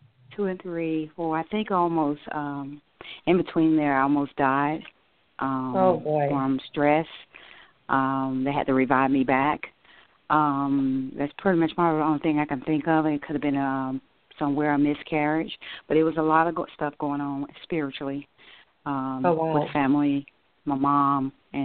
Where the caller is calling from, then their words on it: Atlanta, Georgia, United States; I'm calling from Atlanta, Georgia.